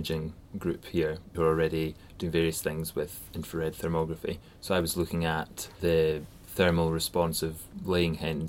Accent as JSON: {"language": "English", "town": "Edinburgh", "region": "Scotland", "country": "United Kingdom", "said": "I'm from Edinburgh."}